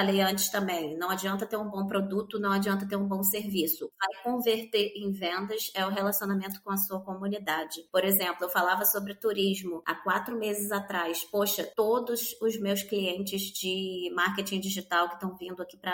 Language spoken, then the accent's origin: Portuguese; Brazil; now in Lisbon, Portugal; Nós somos brasileiros, já temos uma certa espontaneidade natural.